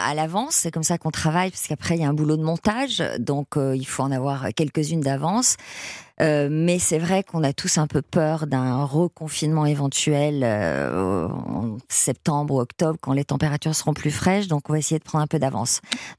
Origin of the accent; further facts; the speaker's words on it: Bordeaux, Nouvelle-Aquitaine, France; Moi, patrimoine, je suis bordelaise, hein. Ouais. Bordelaise, provinciale, patrimoine.